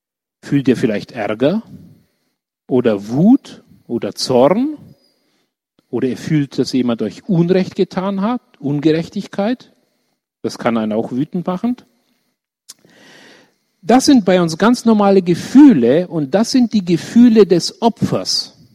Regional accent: Nuremberg, Bavaria, Germany; ich bin 35 Jahre alt, ich komme aus Nürnberg, ich wohne in Nürnberg.

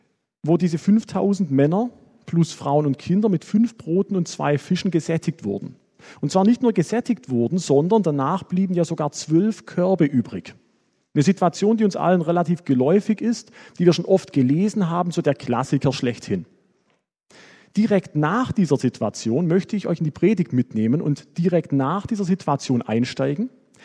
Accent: Würzburg, Bavaria, Germany; Ich komme aus Würzburg. Wer es vergessen hat, Gemeinde Würzburg bin ich momentan. Bin da schon seit 2-3 Jahren unterwegs.

